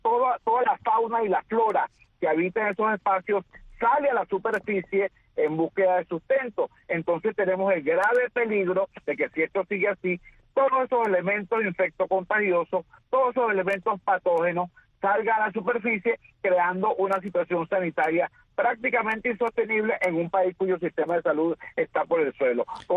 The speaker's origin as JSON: {"language": "Spanish", "country": "Venezuela", "said": "como activista social y como venezolano me preocupa gravemente."}